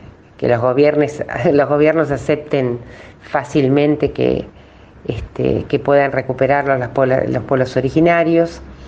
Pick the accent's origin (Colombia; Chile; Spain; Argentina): Argentina; Bahía Blanca, Buenos Aires Province; yo soy de Bahía Blanca y para mí era muy común ir al